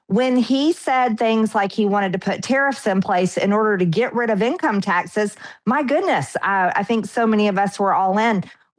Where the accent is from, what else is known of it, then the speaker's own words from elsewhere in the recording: Georgia, United States; Well, I'm actually from Georgia, born and raised, lived here my entire life.